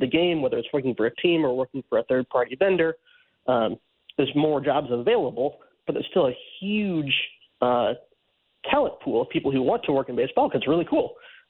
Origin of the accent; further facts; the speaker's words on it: Cleveland, Ohio, United States; actually with the Guardians, which was my hometown team.